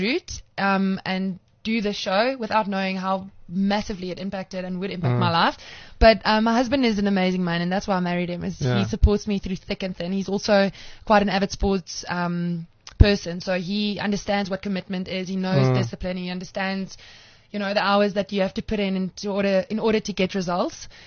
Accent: Cape Town, Western Cape, South Africa; so we love Eden because he's from Cape Town and I'm from Cape Town, so I'm definitely Team Eden.

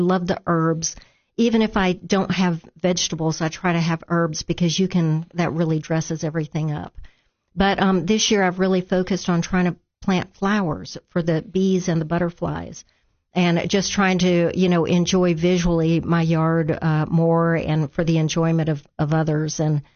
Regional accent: Brazil; I grew up in Brazil, and people had their personal gardens in their yard and, you know, grew their own greens and had their orange trees and mango trees, avocado trees. We had all that and chickens living in the yard.

